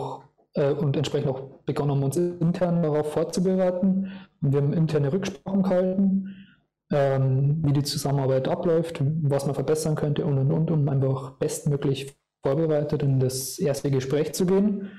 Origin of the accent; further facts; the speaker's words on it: Bavaria, Germany; Ich komme ursprünglich aus Niederbayern. Also wenn ich mit dem Dialekt vor loslegen würde, wird es schwierig werden.